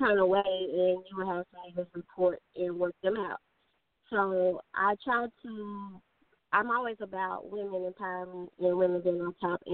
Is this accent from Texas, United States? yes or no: yes; Atlanta, Texas, United States; Okay, so I originally came from, I'm from East Texas. It's a small town called Atlanta, Texas. But half of my family